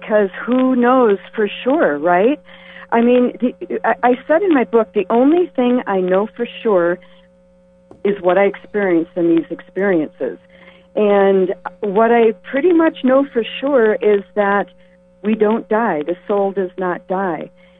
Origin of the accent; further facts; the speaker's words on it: Eau Claire, Wisconsin, United States; I grew up in Eau Claire, Wisconsin.